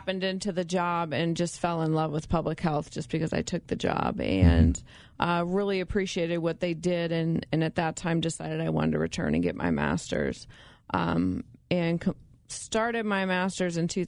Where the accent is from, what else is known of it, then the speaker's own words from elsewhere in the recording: Michigan, United States; now in Galesburg, United States; Not originally, no. I'm originally from Michigan, Central Michigan.